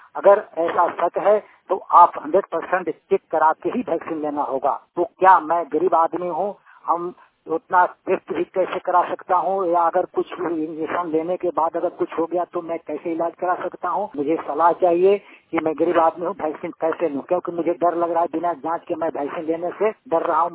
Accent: Kanda, Jharkhand, India; ग्राम टुकबेरा, थाना नवा बाजार, पोस्ट कांडा, ग्राम पंचायत टुकबेरा के रहने वाला पलामू, झारखंड के रहने वाला हूँ।

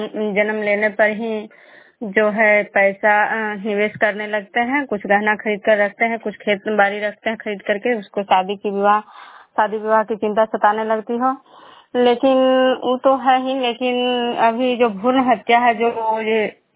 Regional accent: Khujra, Bihar, India

